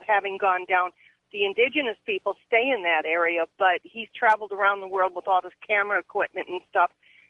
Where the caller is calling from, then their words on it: Wisconsin, United States; I'm from Wisconsin here. I'm a truck driver.